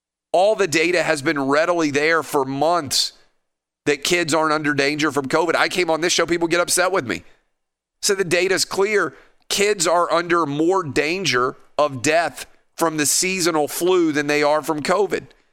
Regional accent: Nashville, Tennessee, United States; I'm going to the game between the Titans and the Browns on Sunday here in my hometown of Nashville.

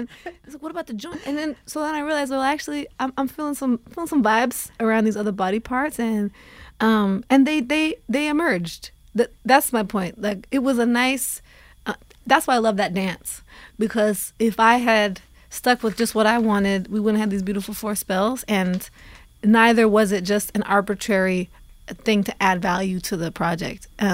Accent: Oregon, United States; And usually I roll my eyes when I hear stuff like that because I'm from Oregon.

